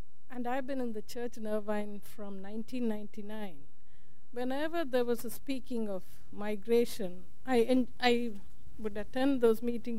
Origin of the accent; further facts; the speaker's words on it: India; English is a second language; now in United States; He migrated me out of a small town in India. My mother never thought that I should leave my hometown. But I came to the U.S. for different reasons